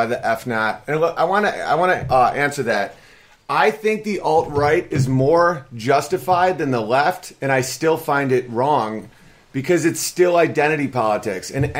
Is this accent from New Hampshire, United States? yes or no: no; Galena, Illinois, United States; Well, you weren't born in Benton, Wisconsin. I'm from Galena, Illinois